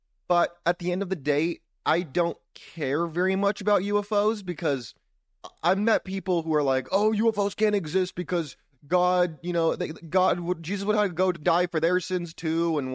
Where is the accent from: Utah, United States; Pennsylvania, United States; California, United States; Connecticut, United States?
California, United States; Because I grew up in California, it was Berkeley.